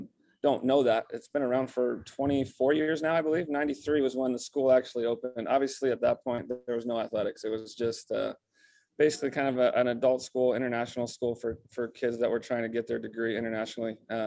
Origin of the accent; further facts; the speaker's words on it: Marietta, United States; I was fortunate growing up in Marietta. You know, my parents were super supportive.